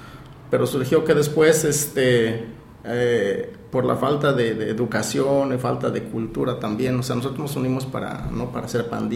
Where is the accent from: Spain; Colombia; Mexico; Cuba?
Mexico; now in Newburgh, United States; yo hablo como mexicano